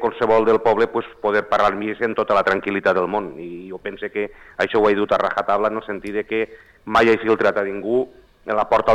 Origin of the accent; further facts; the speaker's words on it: Sant Joan de Moró, Valencian Community, Spain; 10 anys d'alcalde de Sant Joan de Moró, del meu poble, sí.